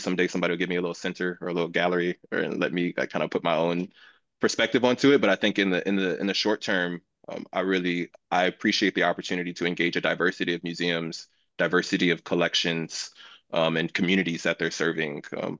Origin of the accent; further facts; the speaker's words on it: United States; Like I am happy to be American, and like it has changed, and I've gotten over some of that angst like I used to have.